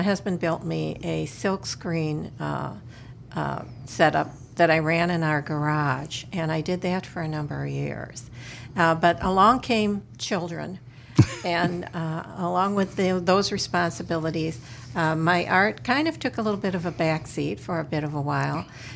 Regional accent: Elmhurst, Illinois, United States; Well, I grew up in the Chicago western suburbs and graduated high school from York High in Elmhurst, Illinois.

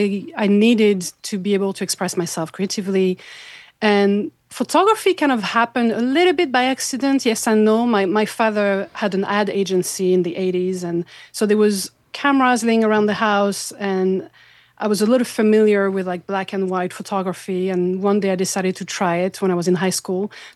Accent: France; also born or lived in Switzerland; I was born and raised in France. I lived in Switzerland for a while

